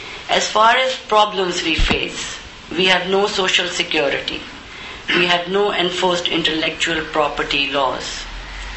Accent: Lahore, Punjab, Pakistan; born there; I was born in Lahore, to parents who migrated from India.

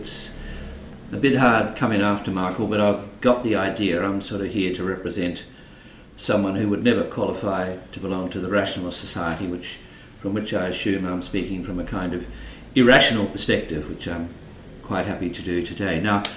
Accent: Balwyn, Victoria, Australia; I grew up in Whitehorse Road, Baldwin. Up the hill was Reed Street.

